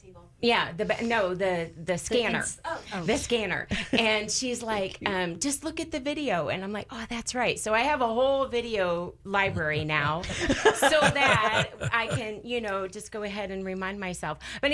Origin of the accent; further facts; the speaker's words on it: Texas, United States; because I came from Texas and their voting system is a little bit different than here